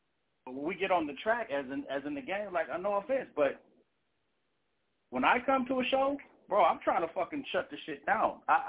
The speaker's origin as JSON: {"language": "English", "town": "San Jose", "region": "California", "country": "United States", "tie": "born or raised there", "said": "I'm from San Jose, California. Born and raised, South"}